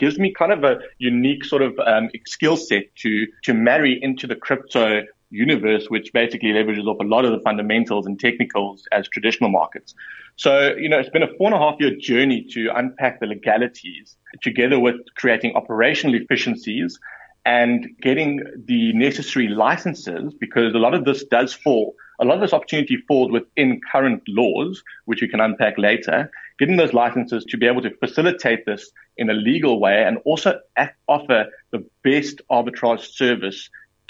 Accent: South Africa; to be able to do the arbitrage as a South African individual

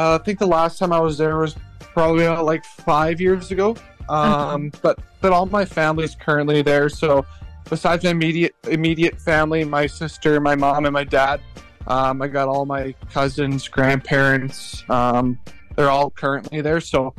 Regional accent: Calgary, Alberta, Canada; also born or lived in Johannesburg, South Africa; so I was born in Johannesburg. All my family is from there. We made the move over to Calgary in 2008, I believe. So I was about 2 years old.

